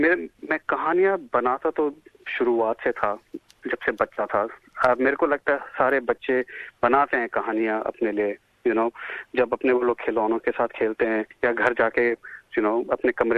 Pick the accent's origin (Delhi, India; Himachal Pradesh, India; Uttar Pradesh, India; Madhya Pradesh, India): Delhi, India; now in Australia; मैं भारत में पैदा हुआ था, दिल्ली में 1978 में, और मेरे माँ बाप दोनों चित्रकार थे।